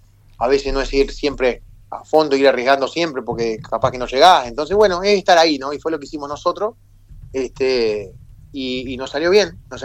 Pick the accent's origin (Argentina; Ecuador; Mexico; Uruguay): Uruguay; Y la verdad que somos corajudos los uruguayos